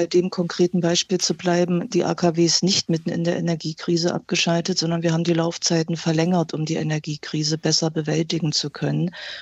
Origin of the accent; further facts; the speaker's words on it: East Germany, Germany; Naja, ich lebe hier, seit ich geboren bin. Ich habe mich für meine Heimat, für mein Bundesland, für Ostdeutschland Zeit meines Lebens eingesetzt.